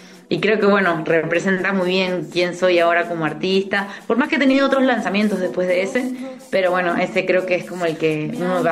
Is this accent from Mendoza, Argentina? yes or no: yes; Mendoza, Argentina; yo soy de Mendoza, de Argentina, y bueno, también como que allá hay mucha cultura del coro y de las murgas estilo uruguayo.